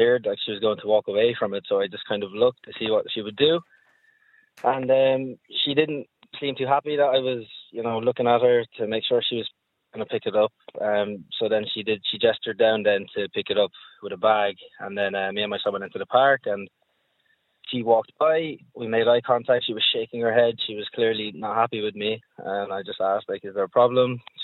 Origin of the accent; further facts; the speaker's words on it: Wexford, Leinster, Ireland; also born or lived in England; I've moved back and forth probably from when I was born to Wexford a few times, but been residing here permanently since I was maybe 12 or 13.